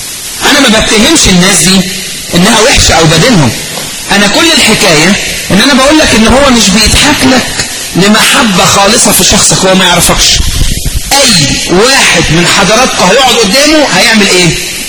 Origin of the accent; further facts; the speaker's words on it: Egypt; الأسماء، زي عندنا في مصر أهو بالظبط، بيقروا أسماء.